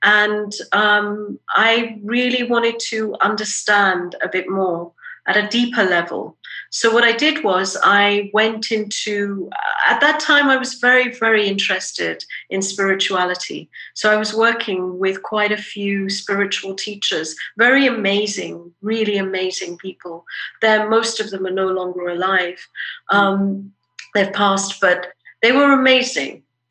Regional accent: London, United Kingdom; now in United States; I grew up in London in the UK, and I came to America

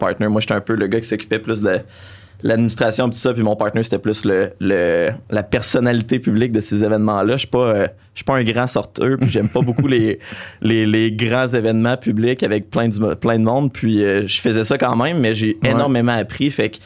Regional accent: Quebec City, Quebec, Canada; also born or lived in Baie-Comeau; moi, je suis né à Baie-Comeau. J'ai grandi après ça à Québec, la quatrième année.

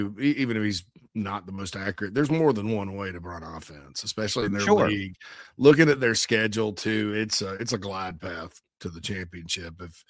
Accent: South Carolina, United States; You know, I'm from Spartanburg County, South Carolina.

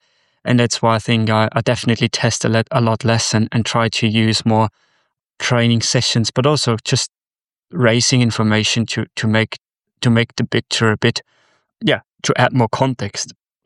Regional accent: Austria; I'm from Austria, not Australia.

